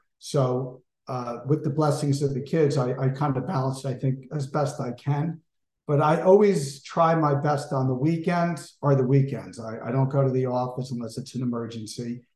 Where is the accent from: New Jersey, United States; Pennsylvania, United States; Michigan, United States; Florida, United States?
New Jersey, United States; Springfield; I grew up in Springfield, New Jersey, which is in Union County, maybe, I don't know, 35, 40 minutes from Newark Airport. And I grew up really very blessed.